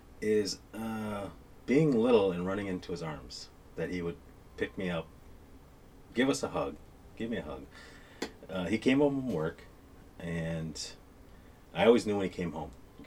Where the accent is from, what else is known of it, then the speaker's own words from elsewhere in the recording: Oneida, United States; We grew up in Oneida here. For me, as part of the family, I come from a family of eight.